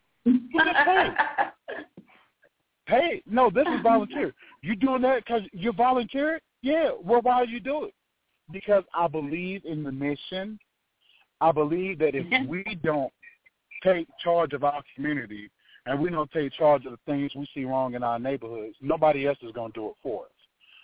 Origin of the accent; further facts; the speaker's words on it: Atlanta, Georgia, United States; 31, born and bred in Atlanta, Georgia, member of SUT.